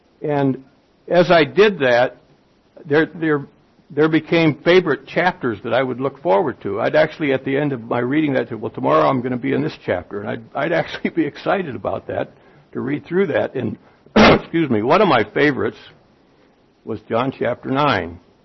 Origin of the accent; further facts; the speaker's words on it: Peoria, Illinois, United States; born there; I was born in 1944 in Peoria, Illinois. So if you can figure that out, I'm 72.